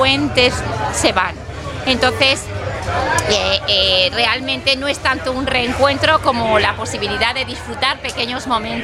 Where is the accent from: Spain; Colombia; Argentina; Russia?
Spain; Valencia, Valencian Community; moved away; Sí, yo soy de Valencia, pero ya llevo 30 años viviendo aquí